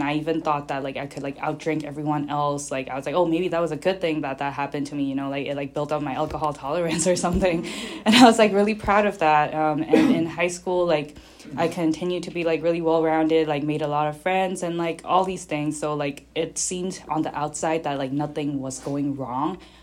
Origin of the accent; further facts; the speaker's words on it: Yangon, Yangon Region, Myanmar; I was born and raised in Myanmar, Yangon, Myanmar. And I grew up there, and I am an only child to two older parents who had me in their 40s.